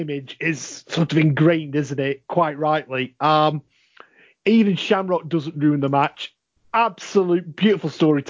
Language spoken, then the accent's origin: English; West Midlands, United Kingdom; We're both from the Midlands.